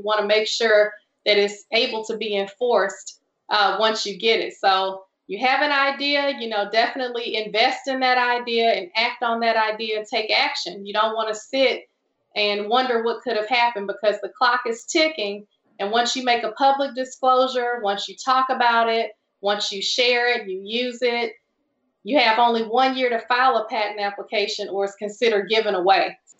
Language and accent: English; Houston, Texas, United States; And so I grew up in Houston, like I said, being able to do a lot of projects around my family members that were engineers.